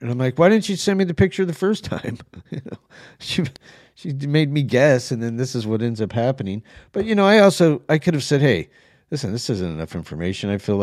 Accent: New Mexico, United States; And of course, one of the people I grew up with in New Mexico, you know, had to go in there and start bad mouthing me.

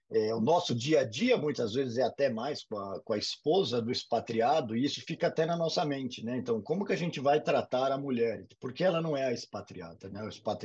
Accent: Brazil; E eu acho que falar aqui como brasileiro, né, não só como multinacionais

